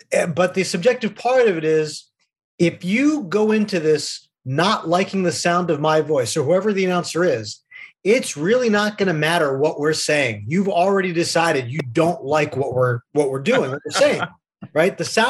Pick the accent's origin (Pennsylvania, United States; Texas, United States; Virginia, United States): Pennsylvania, United States; Middletown; I grew up in Middletown, right? And my ambitions when I started WMSS when I was just a teenager were to be the next Harry Callis.